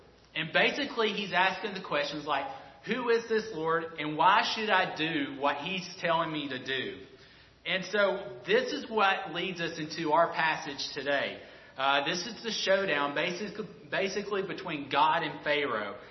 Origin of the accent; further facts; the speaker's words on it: Alabama, United States; I'm from Alabama. I don't pronounce half my words right.